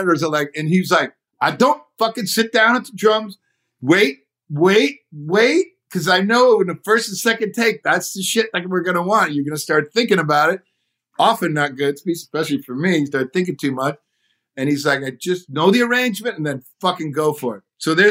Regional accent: Detroit, Michigan, United States; Well, I grew up outside of Detroit.

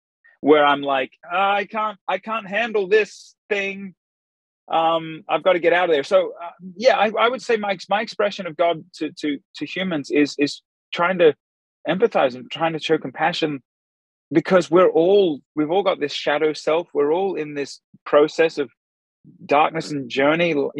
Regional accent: Australia; Like, I am an Australian Caucasian.

